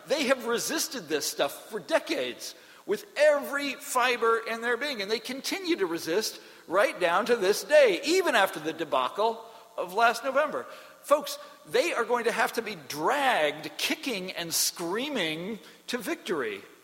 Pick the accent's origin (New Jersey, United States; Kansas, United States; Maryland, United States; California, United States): Kansas, United States; You know, I mentioned I'm from Kansas.